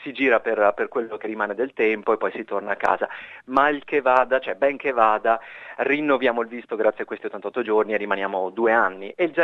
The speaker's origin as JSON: {"language": "Italian", "town": "Vicenza", "region": "Veneto", "country": "Italy", "moved": "as an adult", "lives_now": "Australia", "said": "io sono di Vicenza e sono venuto in Australia nel 2010, a fine 2010."}